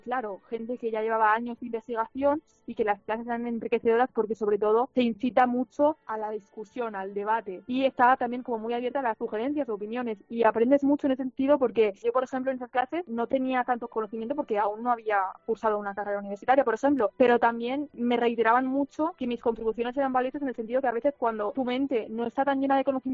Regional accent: Tarragona, Catalonia, Spain; also born or lived in Barcelona; empezando por la ciudad de donde vengo, Tarragona

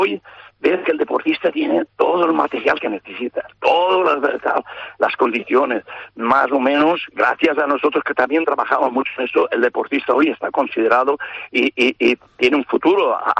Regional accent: Spain; Soy el único español de momento que ha sido entrenador.

